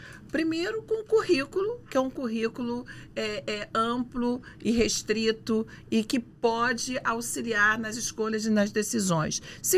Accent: Duque de Caxias, Rio de Janeiro, Brazil; ela é moradora da minha cidade, da minha terra natal, Duque de Caxias.

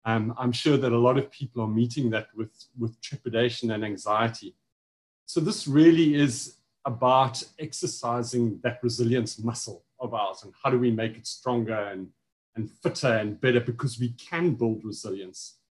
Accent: East London, Eastern Cape, South Africa; And obviously, I'm from the Eastern Cape. I don't know if you know that. I live 23 kilometers north of East London. And mostly when I tell people I'm from East London

